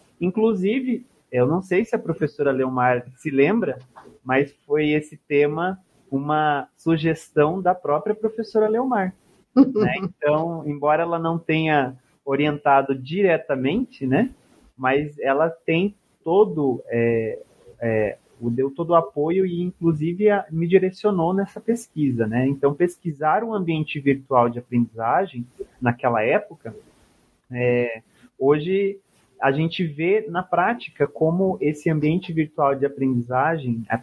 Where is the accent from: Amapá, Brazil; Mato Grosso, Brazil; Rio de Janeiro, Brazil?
Mato Grosso, Brazil; Cuiabá; eu sou nascido, sou natural de Mato Grosso, de Cuiabá